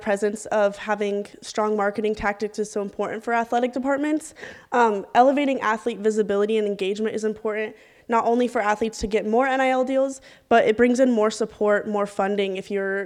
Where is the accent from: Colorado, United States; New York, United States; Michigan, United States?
Colorado, United States; Denver; athlete on the women's soccer team here at Dominican, and I'm also from Denver, Colorado.